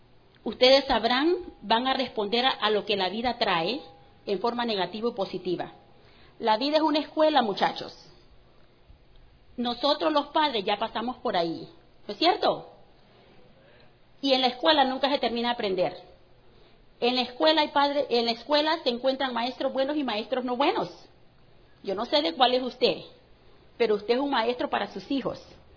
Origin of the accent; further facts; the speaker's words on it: Honduras; Yo soy hondureña. Mauricio es salvadoreño. Los muchachos nacieron en Canadá y se fueron a vivir a Estados Unidos.